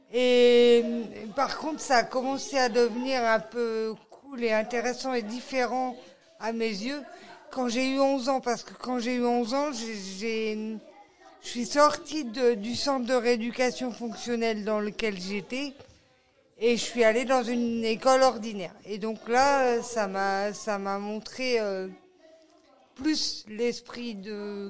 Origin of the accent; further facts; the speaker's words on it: Brest, Brittany, France; born there; now in Rennes, France; Pour l'instant, je suis comme vous, je suis à Rennes, mais normalement, je suis née à Brest même, la ville du Tonnerre et du Finistère, tout au bout de la pointe de la France.